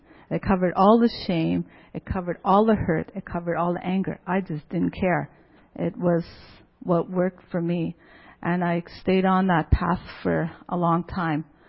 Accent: Saskatchewan, Canada; also born or lived in Swift Current; now in Regina, Canada; I'm First Nation. I'm from Regina. Well, I've lived in Regina for the last 24 years, but I'm from northern Saskatchewan.

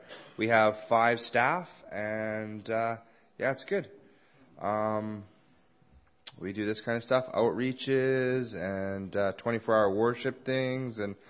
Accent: Victoria, British Columbia, Canada; also born or lived in Nanaimo; I was born in Nanaimo, raised in Victoria.

